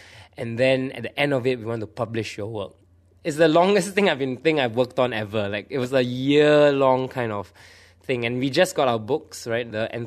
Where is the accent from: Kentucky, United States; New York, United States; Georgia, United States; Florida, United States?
New York, United States; I mean, I came from New York, right? So kind of like a mecca for like theatre or whatever.